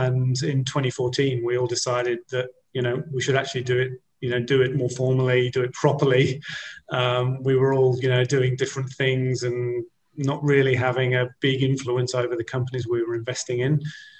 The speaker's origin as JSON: {"language": "English", "country": "United Kingdom", "said": "My original background, obviously I'm British originally, was an engineer out of uni"}